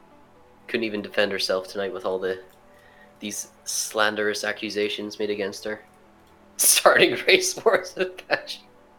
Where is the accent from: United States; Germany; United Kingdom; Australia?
United Kingdom; Scotland; I'm not racist, I swear. I'm Scottish, that's much worse.